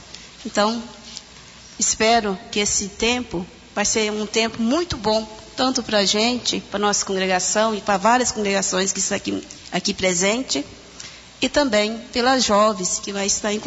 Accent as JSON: {"language": "Portuguese", "region": "Minas Gerais", "country": "Brazil", "said": "eu vim de Minas Gerais, trabalho na comunidade de Meleiro"}